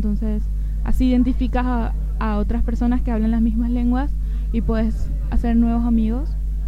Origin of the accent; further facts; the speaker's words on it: Asunción, Paraguay; vengo de Asunción, Paraguay